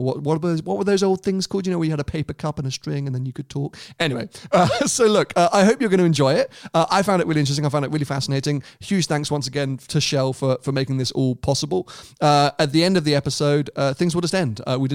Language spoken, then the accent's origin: English; Monaco; I was going to say, growing up in Monaco, you are literally surrounded by Ferraris because they are every other car.